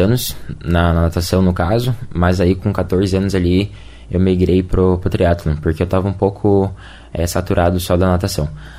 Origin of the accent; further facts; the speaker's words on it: Cascavel, Paraná, Brazil; Sou de Cascavel, aqui do Paraná mesmo.